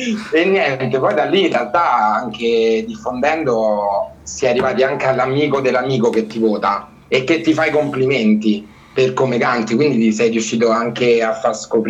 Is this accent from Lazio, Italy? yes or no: yes; Rome, Lazio, Italy; Ho 23 anni e sono di Roma.